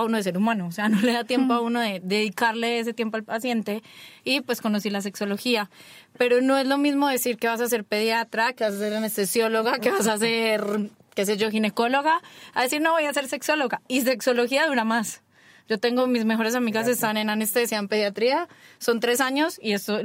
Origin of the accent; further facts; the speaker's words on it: Colombia; yo soy colombiana